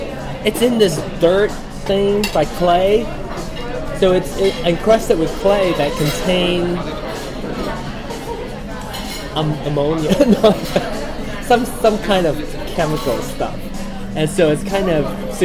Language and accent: English; Malaysia; now in United States; when I grew up in Malaysia